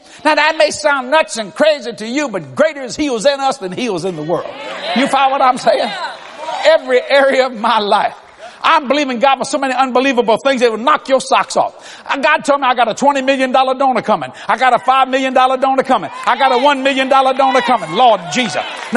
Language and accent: English; Louisiana, United States; I mean, I'm a Cajun boy.